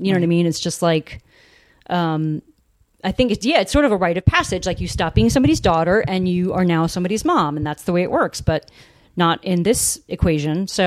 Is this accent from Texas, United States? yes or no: no; Long Beach Island, New Jersey, United States; I grew up in South Jersey. Mm-hmm. On the Jersey Shore.